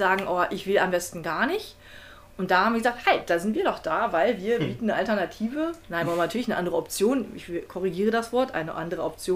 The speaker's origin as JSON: {"language": "German", "town": "Braunschweig", "region": "Lower Saxony", "country": "Germany", "tie": "born or raised there", "also_born_or_lived": "Salzdahlum / Schöppenstedt", "said": "ich bin gebürtige Braunschweigerin, habe ein paar Jahre dann, 10 Jahre dort verbracht und bin dann meinen Eltern nach Salzdahlem im Landkreis und von da aus dann nochmal nach Schöppenstedt ein paar Jahre."}